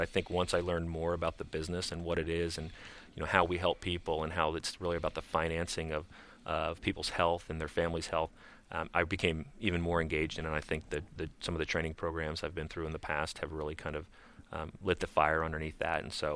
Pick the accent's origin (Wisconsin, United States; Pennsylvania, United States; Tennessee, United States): Pennsylvania, United States; So I grew up, I grew up in Pennsylvania. So the winters, whenever there was a day of school canceled, it was actually interesting.